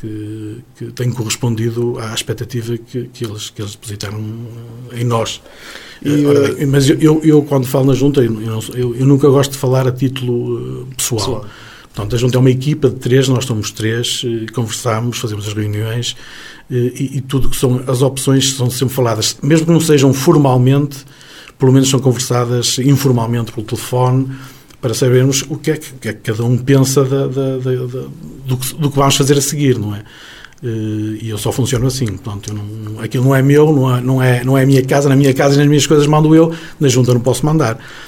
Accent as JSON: {"language": "Portuguese", "town": "Santa Marta", "country": "Portugal", "said": "eu não sou nativo, eu sou originário de Santa Marta, já estou há mais tempo a morar em PR, estou há 31 anos a morar em PR, e sinto-me de PR de alma e coração."}